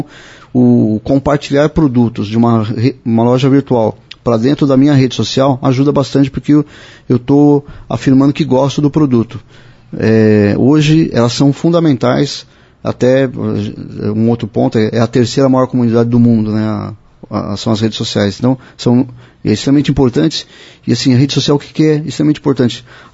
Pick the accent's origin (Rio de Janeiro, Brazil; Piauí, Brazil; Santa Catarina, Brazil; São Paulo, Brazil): São Paulo, Brazil; Eu sou de São Paulo e eu vejo isso acontecer muito lá